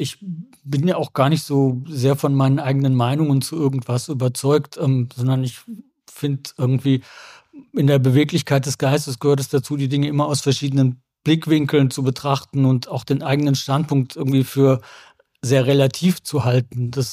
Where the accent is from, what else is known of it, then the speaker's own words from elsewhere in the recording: Germany; Also für uns als Deutsche das Dramatischste in der Hinsicht ist natürlich die Katastrophe des Zweiten Weltkriegs